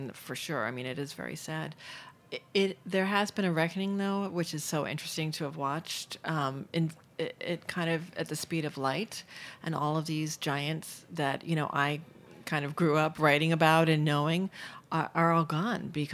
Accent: Manhattan, New York, United States; You know, I grew up in Manhattan. I'm going to have to say Manhattan.

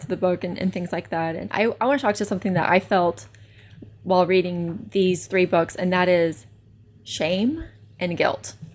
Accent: Texas, United States; also born or lived in California / Arkansas; With the exception of a 3-year stint out in California as my childhood, I grew up in Texas and in Arkansas.

